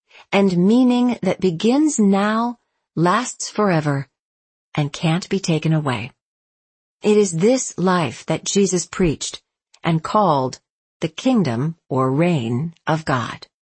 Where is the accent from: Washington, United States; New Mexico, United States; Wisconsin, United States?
Washington, United States; Seattle; But many in my hometown of Seattle would find the idea of personal sin both ridiculous and incomprehensible.